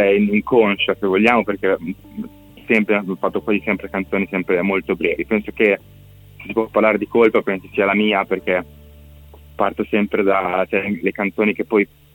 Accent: Bellaria-Igea Marina, Emilia-Romagna, Italy; now in Santarcangelo di Romagna, Italy; Siamo in Romagna, io e Lorenzo, adesso io abito proprio a Sant'Arcangelo, ma ho sempre abitato sulla riviera, tipo Bellarese Marina.

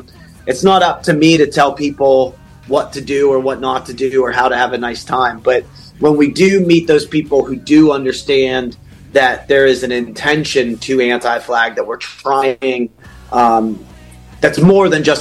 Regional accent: Pennsylvania, United States; when you have a record label in a territory like Italy, and we're kids from Pennsylvania

